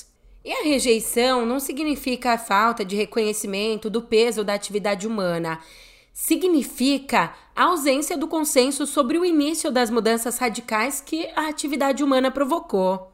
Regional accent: São Paulo, Brazil; eu sou daqui de São Paulo

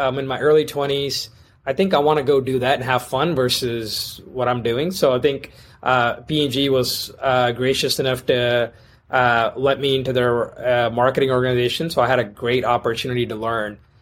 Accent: India; now in United States; But so Sri, you and I both grew up in India for part of our life.

